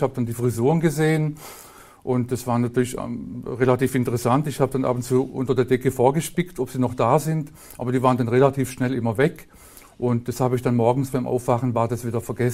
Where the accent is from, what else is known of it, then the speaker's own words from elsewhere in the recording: Germany; Ich bin als Einzelkind am Bodensee groß geworden, ohne Eltern.